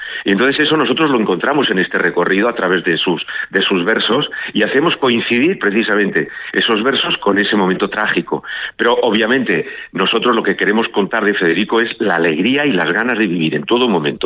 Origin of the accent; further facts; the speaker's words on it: León, Castile and León, Spain; Yo soy de León, por ejemplo, y eso es más serio. Ahí están bajo 10 grados.